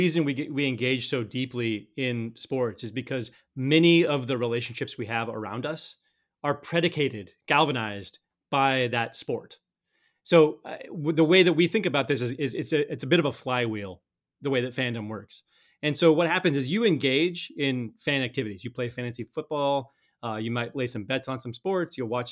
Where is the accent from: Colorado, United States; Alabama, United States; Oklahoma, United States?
Colorado, United States; I grew up in Colorado.